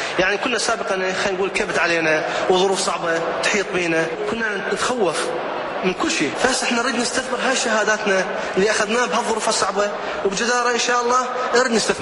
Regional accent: Iraq; واحنا كل عراقي

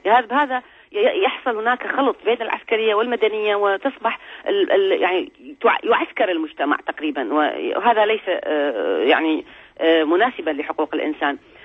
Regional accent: Iraq; سيما ونحن كعراقيين يعني نتعطش كثيرا لإثبات حقوقنا

